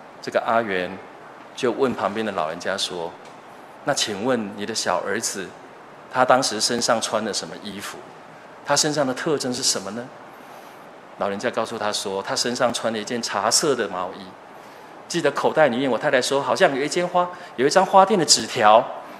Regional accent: Chiayi, Chiayi City, Taiwan; 我是从嘉义市来的。如果我到国外去，我当然不会讲嘉义市，因为人家根本不知道嘉义在哪里。我会说我是从台湾来的

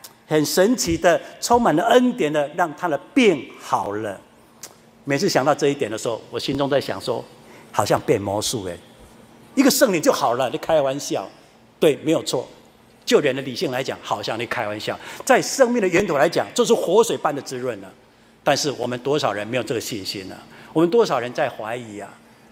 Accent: Yunlin County, Taiwan; 我爸爸出生在一个非常乡下的乡下，我们云林县呢是一个非常典型标准的农业县

